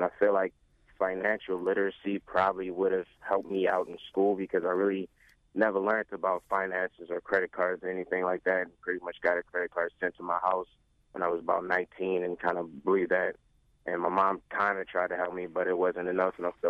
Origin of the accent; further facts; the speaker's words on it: Maryland, United States; I was raised in Baltimore County. Every bank you can think of is in my neighborhood.